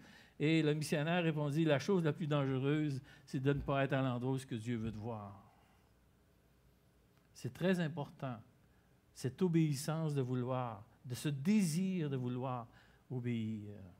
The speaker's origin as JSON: {"language": "French", "country": "Canada", "said": "Je suis Canadien, citoyen de cette terre."}